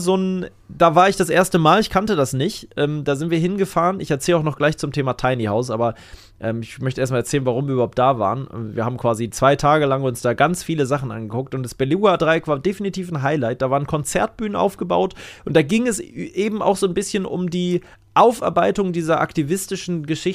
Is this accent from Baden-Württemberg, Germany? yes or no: no; Lower Saxony, Germany; in meiner alten Heimat im Wendland